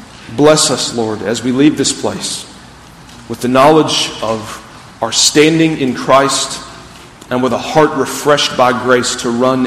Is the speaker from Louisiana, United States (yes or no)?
no; Greenville, South Carolina, United States; growing up in Greenville, you know, coming down 85, you'd see the Michelin building.